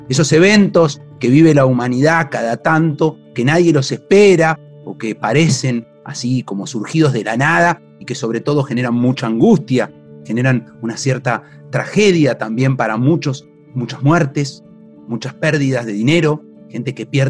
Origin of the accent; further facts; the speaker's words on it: Argentina; Soy argentino, desde que soy pequeño que vivo en crisis